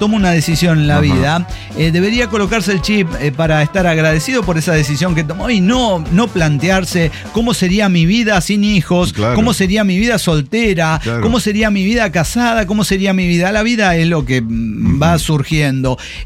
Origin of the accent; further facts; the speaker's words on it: Chile; now in Argentina; No soy venezolana, soy chilena, po.